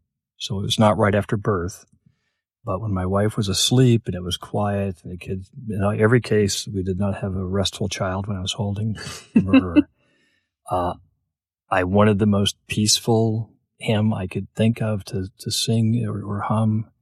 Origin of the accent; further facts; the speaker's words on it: Wichita, Kansas, United States; I'm from Wichita, Kansas, but my father's an agronomist. So he worked with a lot in the country with different wheats, and we lived on the edge of town